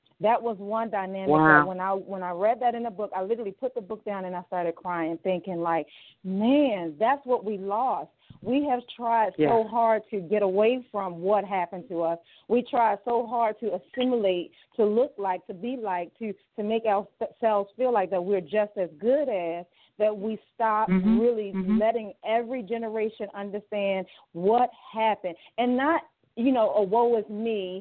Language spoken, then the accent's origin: English; Baltimore, Maryland, United States; I'm from Baltimore. So I went to school in, in Maryland.